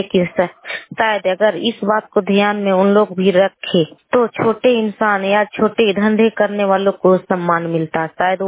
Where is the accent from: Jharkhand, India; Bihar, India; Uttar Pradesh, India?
Bihar, India; हमारे गांव या हमारे बिहार राज्य या हमारे एरिया में देखा जाए